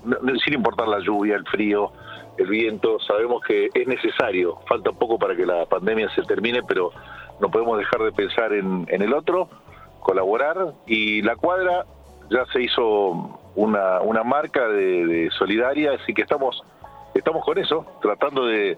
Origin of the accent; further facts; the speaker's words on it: Argentina; Así que, efectivamente, soy argentino y ya bastante grande, por eso no me acordaba el nombre.